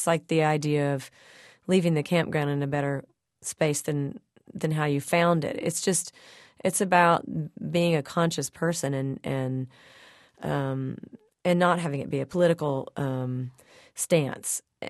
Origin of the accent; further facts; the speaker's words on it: Missouri, United States; following people like Rush Limbaugh, who's from my home state